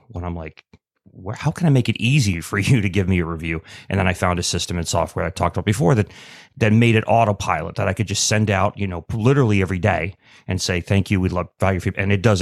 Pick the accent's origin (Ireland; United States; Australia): Ireland; Because I'm Irish, I don't know, but it's still, that's what it is.